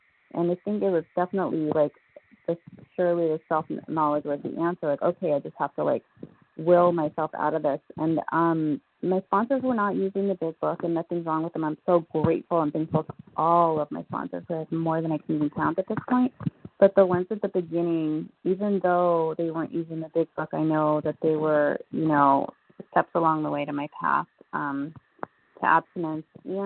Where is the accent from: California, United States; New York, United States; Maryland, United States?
California, United States; Southern California.